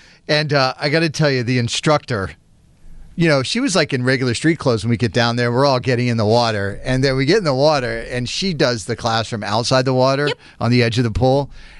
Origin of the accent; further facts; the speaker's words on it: Florida, United States; I grew up in Florida, and anytime I saw water aerobics, it was a bunch of elderly people in the pool.